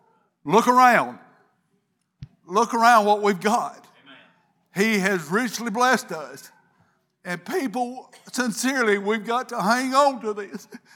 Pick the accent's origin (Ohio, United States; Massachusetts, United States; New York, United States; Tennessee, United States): Tennessee, United States; And if I talked to them very long before they asked that, they'd say, well, where are you from? Something about the dialects, I guess. And I'd say, Tennessee. And they'd say, well, I could have guessed that.